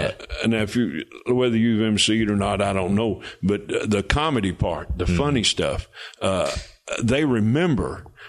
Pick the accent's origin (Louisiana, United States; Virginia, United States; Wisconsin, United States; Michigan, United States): Virginia, United States; Big Stone Gap; born there; also born or lived in Memphis; now in North Carolina, United States; I was born in Big Stone Gap, Virginia. That's up in the mountains. And then lived most of my adult life in Memphis, where my dad pastored a big church there.